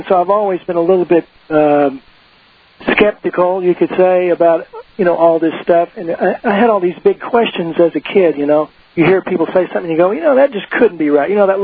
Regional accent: Dallas, Texas, United States; When I was a kid, I grew up in Dallas, I think, like you did

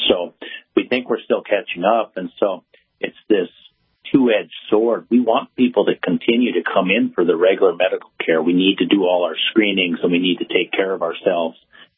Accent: Lignite, North Dakota, United States; I did grow up on that Canadian border up in northwest part of the state.

